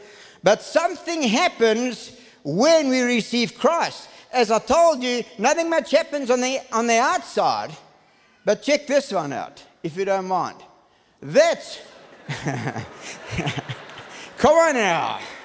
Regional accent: South Africa; I'm a child of God before I'm a South African. I'm a child of God before I'm an English-speaking South African.

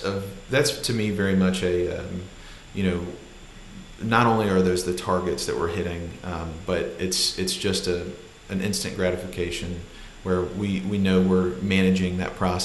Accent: Memphis, Tennessee, United States; also born or lived in Knoxville; So I'm from Memphis, Tennessee.

